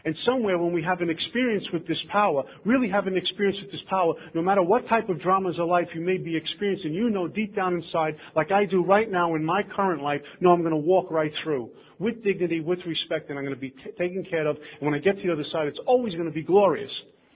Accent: Brooklyn, New York, United States; I grew up in Brooklyn.

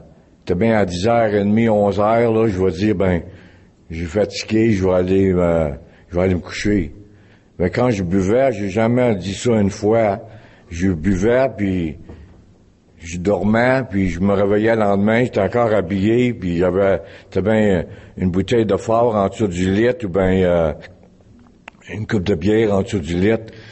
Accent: Welland, Ontario, Canada; born there; Je suis né à Welland, Ontario. C'est pas loin de Niagara Falls.

